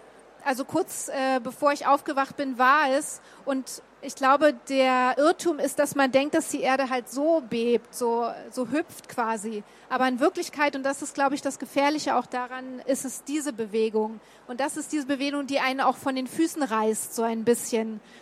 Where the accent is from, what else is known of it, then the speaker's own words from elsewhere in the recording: Berlin, Germany; Also besonders für mich als Berlinerin ein krasser Kontrast.